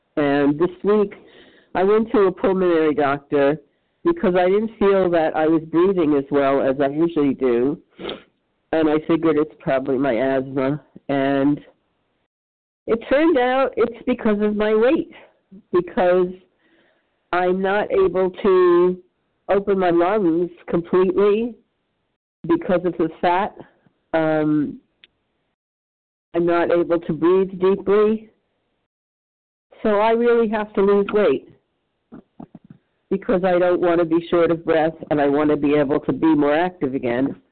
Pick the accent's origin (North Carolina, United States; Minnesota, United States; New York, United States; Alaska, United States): New York, United States; I'm from New York.